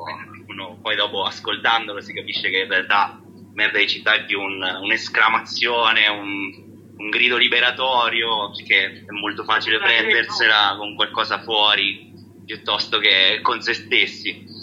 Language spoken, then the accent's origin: Italian; Apulia, Italy; Siamo di Bari, perlomeno della provincia di Bari, esattamente, con l'esattezza.